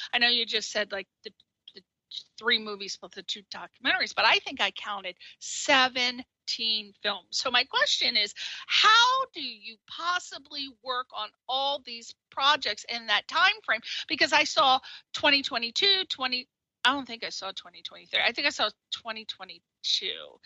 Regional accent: East Coast, United States; now in Los Angeles, United States; And I'm from the East Coast. I'm in Los Angeles.

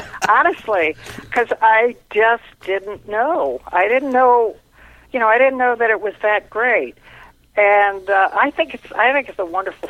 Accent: Ohio, United States; I had grown up, I grew up in Ohio, and I grew up listening to my mother and my aunts talk about a girl named Mary Boland

